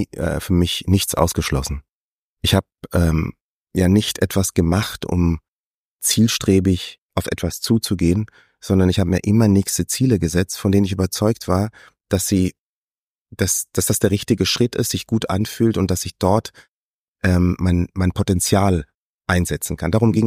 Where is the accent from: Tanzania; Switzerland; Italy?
Tanzania; also born or lived in Germany; weil ich bin ja in Deutschland geboren.